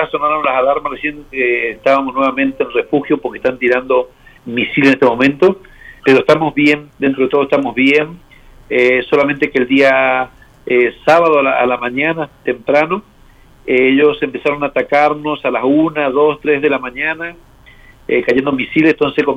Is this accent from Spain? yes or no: no; Corrientes, Argentina; moved away as an adult; now in Beersheba, Israel; soy de Corrientes, vivimos acá hace 19 años, estoy con mi esposa y cuatro hijos, llegamos acá en el año 2003, esta ya es nuestra séptima guerra, acá estamos siempre en el Negev, en Beersheba